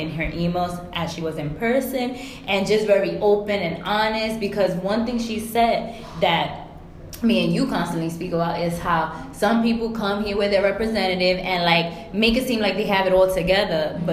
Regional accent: New York City, New York, United States; Like, it was just love because we're from New York City.

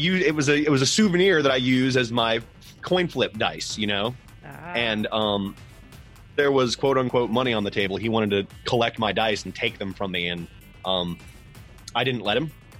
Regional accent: Starke, Florida, United States; as opposed to out in the little quiet town that I grew up in Stark, with, you know, where it was a 30 or 45 minute drive away.

